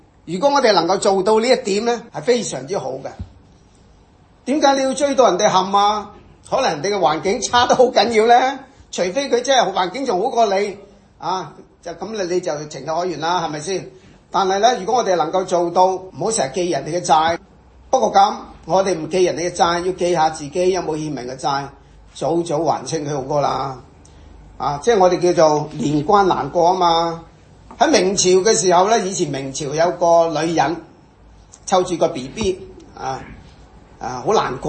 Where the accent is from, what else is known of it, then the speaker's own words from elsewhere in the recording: China; 当然我们是中国人，农历年都其实都很快过了